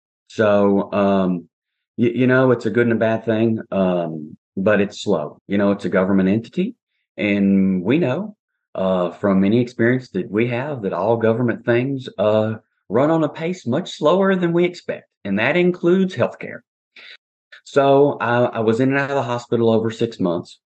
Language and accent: English; the South, United States; so I'm originally from the South, and I stayed around there until I graduated from college, and then I moved over to Dallas